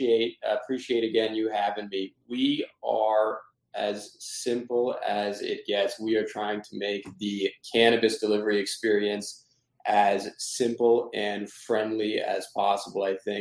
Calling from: Boston, Massachusetts, United States; I am in Boston, Massachusetts, but we'll be back in Big Apple tomorrow.

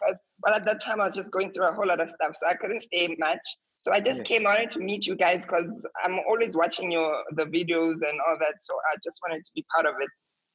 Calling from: Saudi Arabia; I'm in Saudi Arabia.

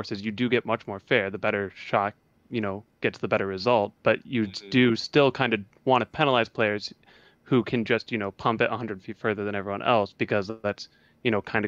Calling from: Minneapolis, Minnesota, United States; I am from Minneapolis, Minnesota. And I was just calling to talk to you guys

